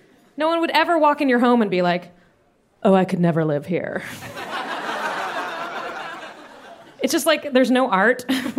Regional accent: Florida, United States; I am from Florida.

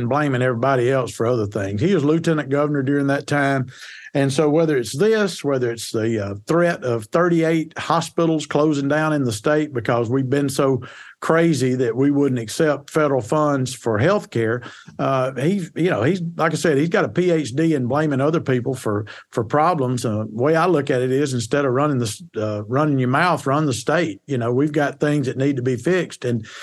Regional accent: Nettleton, Mississippi, United States; When I was growing up in Nettleton, my mama worked at the local garment factory before it shut down.

